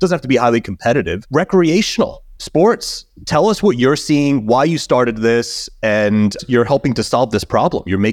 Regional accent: New York, United States; We grew up in Long Island in New York.

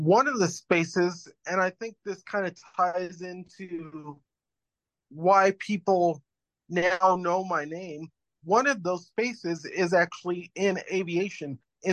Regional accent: Oregon, United States; I'm 35 years old. I'm from Oregon.

